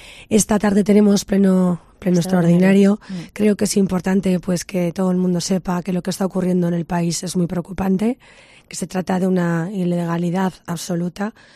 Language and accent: Spanish; Aragon, Spain; yo como alcaldesa de Huesca, preocupada por mi ciudad, y también como alta aragonesa y aragonesa